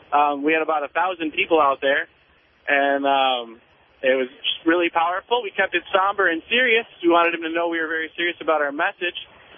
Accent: Kalamazoo, Michigan, United States; I am from Kalamazoo, Michigan, in fact, but I do a lot of work with the Detroit people over there

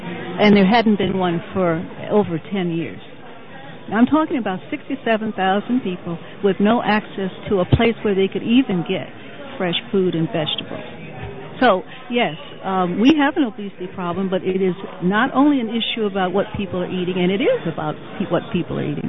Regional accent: Ohio, United States; I'm from Ohio, too.

